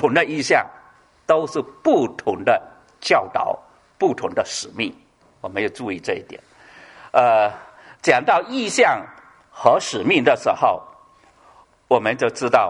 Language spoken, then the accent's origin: Chinese; China; 我们中国人呢，如果看到那一个人做事情错了，或者做事情与大家有冲突的，我们就会讲什么话？